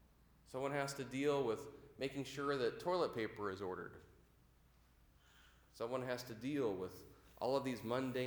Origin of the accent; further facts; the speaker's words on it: Washington, United States; accent: backwoods; See, I grew up in South King County. I fall back into like a backwoods, you know, accent thing every once in a while.